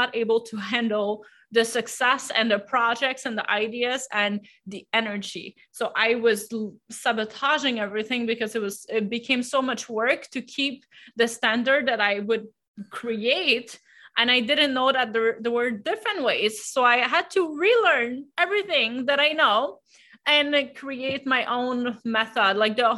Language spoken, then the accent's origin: English; Canada; I'm French Canadian. I come from a small village, and I moved out of that small village when I was 15 years old.